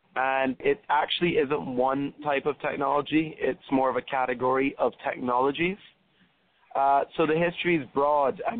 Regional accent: Barbados; also born or lived in Canada; I was born in Barbados. Come from my mom's Trinidadian, my dad's Syrian. I did go to university in Canada, lived there for 4 years.

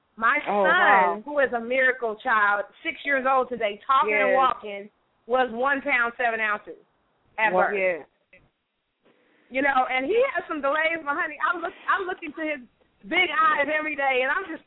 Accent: Texas, United States; I'm calling. I'm from Texas.

